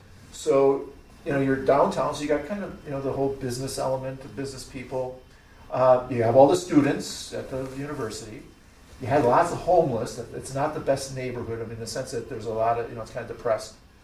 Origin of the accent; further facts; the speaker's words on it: Milwaukee, Wisconsin, United States; If you remember, I'm from Milwaukee.